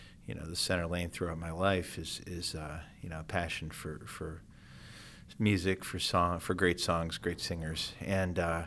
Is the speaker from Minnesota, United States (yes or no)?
no; Bloomington, Indiana, United States; I grew up in Bloomington, Indiana, and he would come through for the Bean Blossom … Bluegrass Festival.